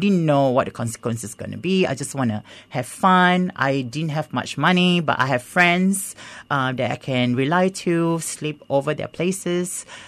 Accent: Singapore; Yeah, so with me, I was born in Singapore and I grew up in Singapore and I transitioned in Singapore at the age of 16, actually.

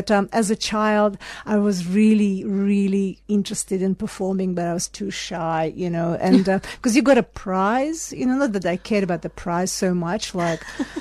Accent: Tatarstan, Russia; I come from Tatarstan, which is in Russian Federation. And as you can hear, it's quite a different sound there, Turkic language

